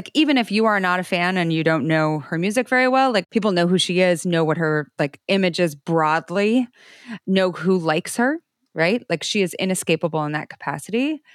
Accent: Idaho, United States; So I grew up in Idaho. I understand football.

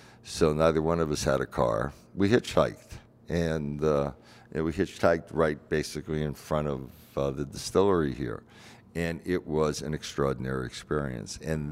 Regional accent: Branford, Connecticut, United States; I grew up in Branford, Connecticut.

